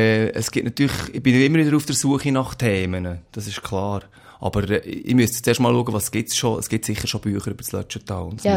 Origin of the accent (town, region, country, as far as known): Valais, Switzerland; born or raised there